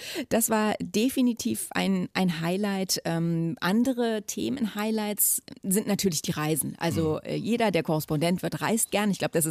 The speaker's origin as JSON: {"language": "German", "region": "East Germany", "country": "Germany", "tie": "born or raised there", "said": "Weil ich bin ja im Osten aufgewachsen. Ich bin in der DDR aufgewachsen."}